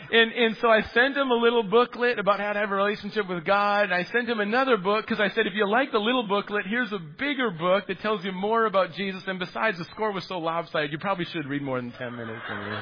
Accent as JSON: {"language": "English", "region": "Minnesota", "country": "United States", "tie": "born or raised there", "said": "I grew up in Minnesota."}